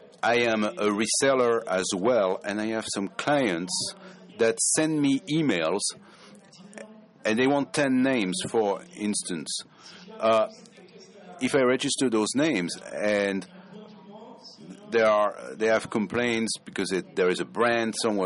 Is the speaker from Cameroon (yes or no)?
yes; Cameroon; from Cameroon, and I am a fellow.